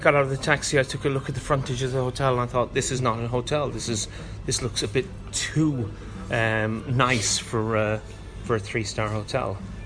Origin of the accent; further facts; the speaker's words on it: Ireland; accent: Irish; And I gathered from my accent you'll think I'm fully in support of a good Irish airline that goes backwards.